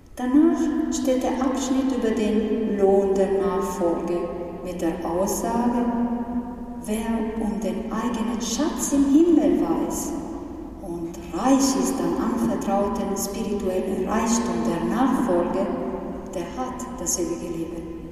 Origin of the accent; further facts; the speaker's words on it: Milan, Lombardy, Italy; Und noch meine Gemeinde, wo ich herkomme, aus Mailand, die ist weniger bekannt